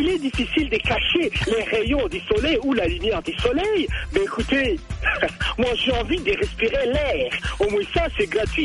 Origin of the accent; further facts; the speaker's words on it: DR Congo; now in Tanzania; moi je suis un Congolais, je suis un Congolais, tout ce que je vis c'est de la guerre. J'ai grandi dans la guerre, aujourd'hui Dieu merci je suis en Tanzanie